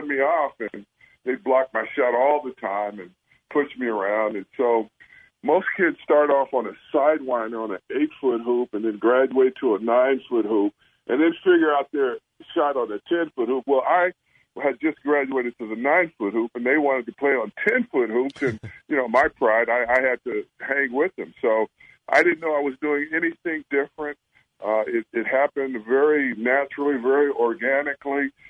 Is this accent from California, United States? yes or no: yes; Ventura, California, United States; as a young boy growing up in Ventura, basketball, high school basketball was huge